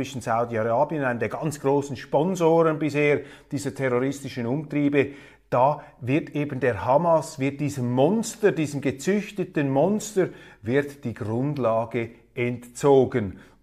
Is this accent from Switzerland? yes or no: yes; Switzerland; Von außen betrachtet, jetzt auch als Schweizer, ist das natürlich sympathisch.